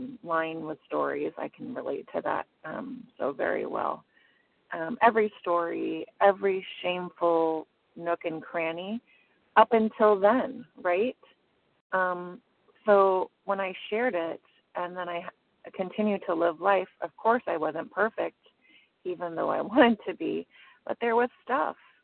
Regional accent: San Diego, California, United States; from San Diego, California.

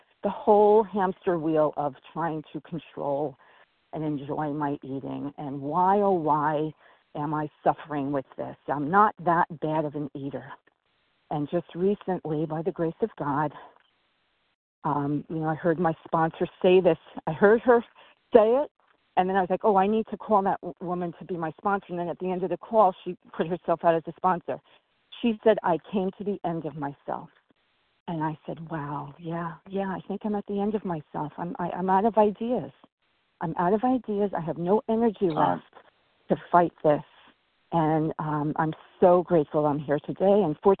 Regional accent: New York, United States; I'm from New York.

